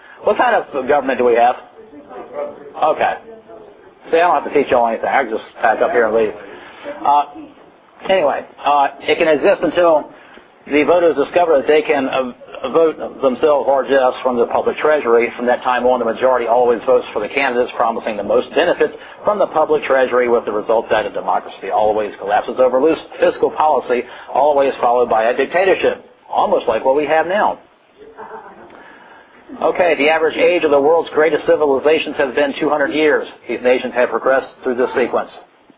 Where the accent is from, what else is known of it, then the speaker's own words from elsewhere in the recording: Virginia, United States; I'm from Virginia, so we have the hurricane events.